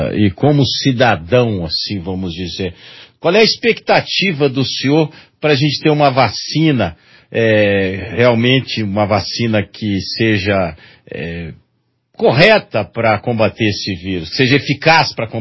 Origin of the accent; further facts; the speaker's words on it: Paraná, Brazil; trabalhei na Bahia, no Rio, em São Paulo e no Paraná, de onde eu vim